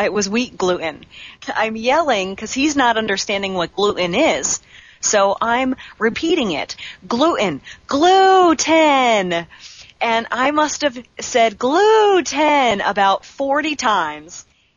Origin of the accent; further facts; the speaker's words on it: New Jersey, United States; I'm originally from New Jersey. And so sometimes my accent comes out just a little bit, and I say gluten. And that's how the T's are actually pronounced on the East Coast.